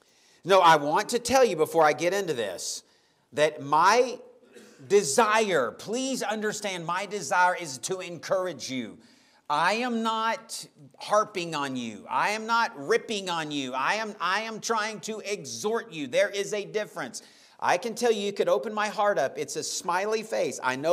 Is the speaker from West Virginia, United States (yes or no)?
no; Texas, United States; I mean, we're from the Panhandle of Texas. We have like cottontail rabbits.